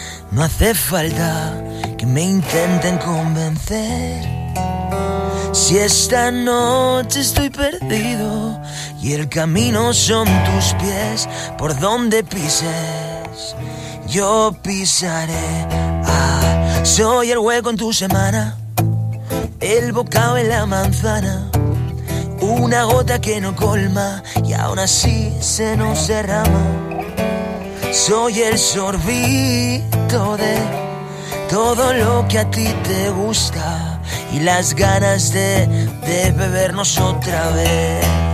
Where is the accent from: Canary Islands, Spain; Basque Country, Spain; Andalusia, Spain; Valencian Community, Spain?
Valencian Community, Spain; Valencia; Y el tío, yo soy de Valencia, fue a Lorca, a Murcia